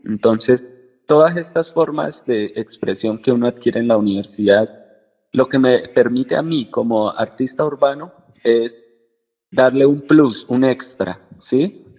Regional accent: Málaga, Santander, Colombia; actualmente me encuentro trabajando en Concepción Santander, que es un municipio cercano a Málaga, que es mi ciudad de origen. En este municipio voy a estar 4 meses

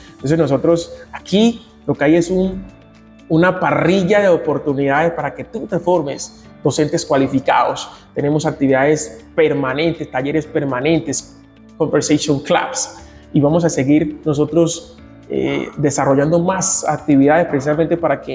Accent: Colombia; nosotros como colombianos

